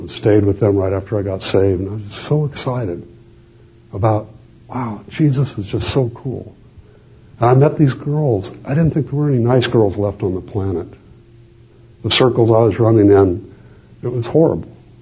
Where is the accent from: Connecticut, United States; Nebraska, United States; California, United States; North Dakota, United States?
California, United States; Los Angeles; Now, you have to understand, I grew up in East L.A. Okay, this is a dominantly Spanish neighborhood with Catholics.